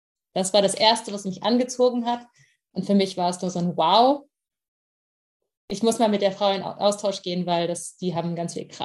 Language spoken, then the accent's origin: German; Germany; Und ich meine, ich bin Deutsche.